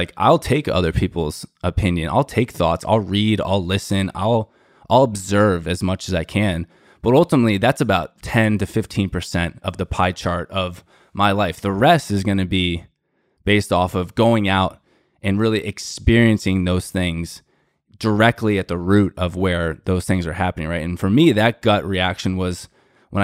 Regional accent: Florida, United States; lived and grew up in South Florida. Virginia was like the farthest north I'd ever been from growing up in Florida.

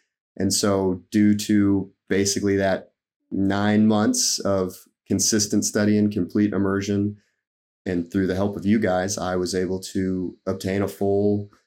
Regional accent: Nebraska, United States; And I'm from Nebraska. And so I applied to University of Nebraska-Lincoln and Creighton, which is in Omaha.

